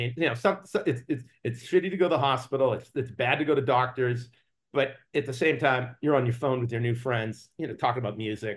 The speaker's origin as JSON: {"language": "English", "town": "Boston", "region": "Massachusetts", "country": "United States", "tie": "born or raised there", "said": "I grew up in Boston and Harvard was in the air."}